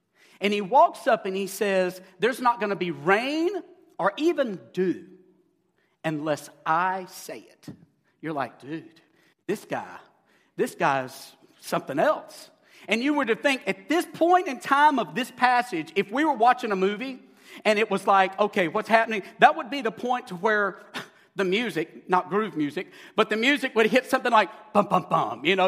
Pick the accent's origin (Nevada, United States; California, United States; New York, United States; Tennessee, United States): California, United States; San Diego; we're from Southern California, San Diego.